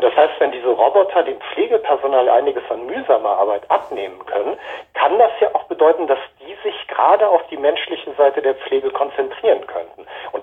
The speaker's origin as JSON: {"language": "German", "country": "Japan", "tie": "born or raised there", "said": "Dann folgten halt Jahre meiner Kindheit in Japan"}